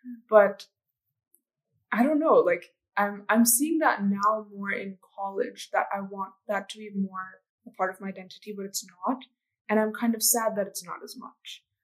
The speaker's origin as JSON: {"language": "English", "country": "United States", "also_born_or_lived": "India", "accent": "American", "said": "I was terrified I would lose my American accent. But the truth was, like, I had a different accent at home and at school"}